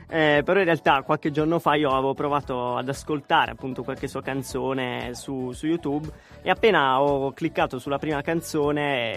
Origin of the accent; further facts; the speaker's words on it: Apulia, Italy; Lo so, molti mi scambiano, però no, sono pugliese.